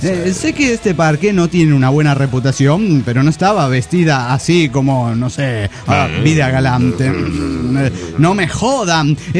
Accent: San Diego, California, United States; de San Diego, California, USA.

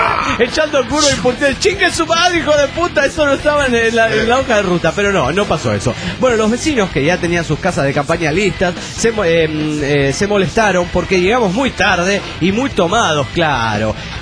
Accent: León, Guanajuato, Mexico; Hola, soy … de León, Guanajuato, México.

